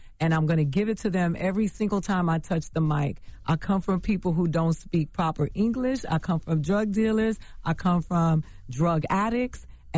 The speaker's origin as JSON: {"language": "English", "town": "Miami", "region": "Florida", "country": "United States", "tie": "born or raised there", "also_born_or_lived": "The Bronx", "said": "I'm from the gutter. I grew up in Miami, Florida, between Miami and the Bronx."}